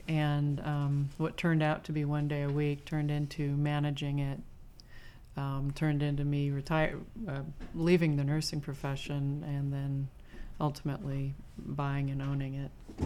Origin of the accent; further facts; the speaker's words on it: Las Vegas, Nevada, United States; No, I grew up in Southern Nevada. I grew up in Las Vegas and came up here to go to college.